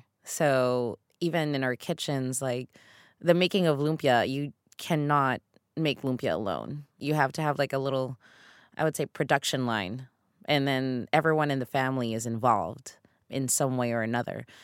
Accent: Philippines; English is a second language; moved away; For a while, I thought I lost, you know, my sense of being Filipino, you know, because moving here, like in Northern America at least, was like you have to assimilate really fast.

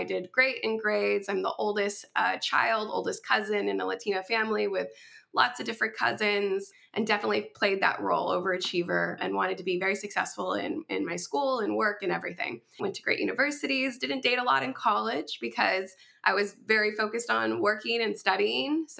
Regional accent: California, United States; I am from Southern California

